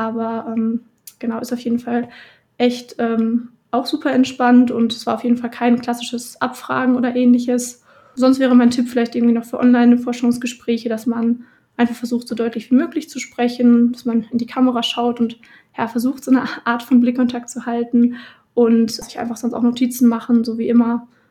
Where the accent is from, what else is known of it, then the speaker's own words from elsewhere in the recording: Dortmund, North Rhine-Westphalia, Germany; ich komme ursprünglich aus Dortmund